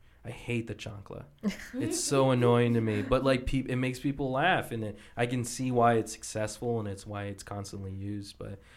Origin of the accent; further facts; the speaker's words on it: Tucson, Arizona, United States; So I'm from Tucson. That's where Eric Esquivel is from, and we both grew up together.